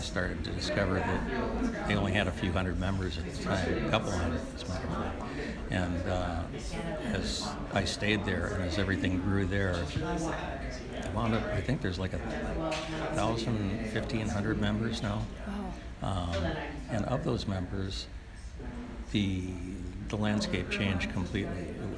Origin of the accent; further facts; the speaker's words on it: Missouri, United States; I'm originally from Missouri.